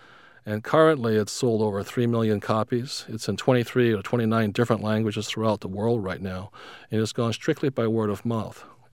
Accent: Hawaii, United States; I was raised in Hawaii.

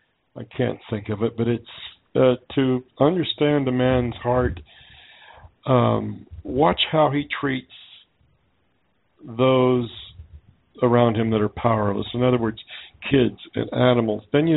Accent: the West, United States; You know, like I said, I'm from the West. I had a real close view of the meat industry.

